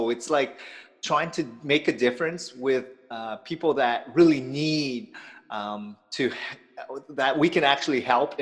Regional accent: Hamilton, Ontario, Canada; I came from Vietnam. My family came from Vietnam. I was born shortly after, a couple weeks after actually, and I grew up in Hamilton.

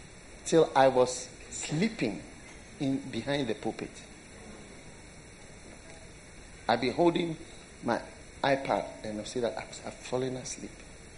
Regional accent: South Korea; I'm just from Korea. Sunday, they work the whole day. Sunday, there's church from morning to evening.

